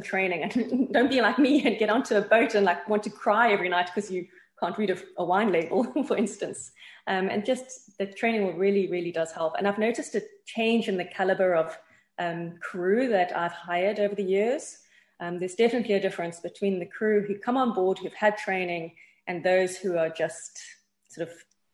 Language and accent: English; South Africa; I come from South Africa.